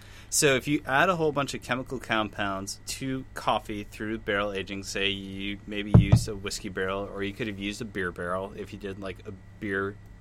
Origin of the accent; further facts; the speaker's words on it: Sheboygan, Wisconsin, United States; I'm in Wisconsin. I grew up in Sheboygan.